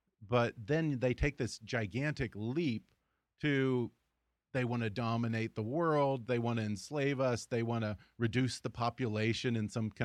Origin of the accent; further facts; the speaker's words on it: Texas, United States; I'm from Texas. I can vouch for that.